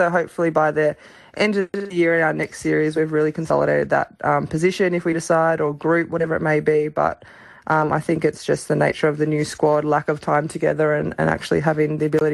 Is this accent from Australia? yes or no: yes; Australia; I think that's just the way it is of being an Australian athlete.